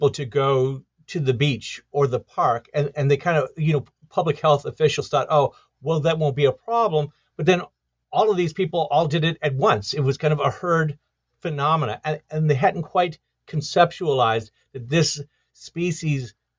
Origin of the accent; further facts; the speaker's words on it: Detroit, Michigan, United States; I grew up in Detroit, Michigan, and I, that was in the 1970s, a very disruptive time. We had the kind of economic collapse. And also as a white kid in a predominantly African-American city